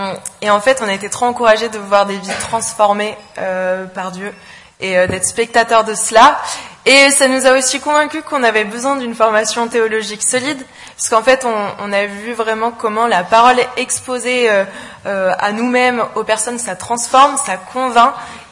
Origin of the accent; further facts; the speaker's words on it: Grenoble, Auvergne-Rhône-Alpes, France; Je viens de Grenoble. J'ai grandi dans une famille chrétienne.